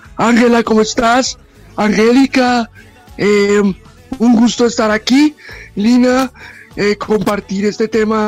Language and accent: Spanish; Bogotá, Colombia; yo soy un joven bogotano de 34 años